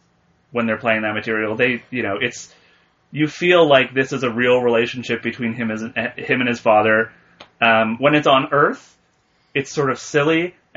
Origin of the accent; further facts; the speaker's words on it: Wales, United Kingdom; I'm Welsh.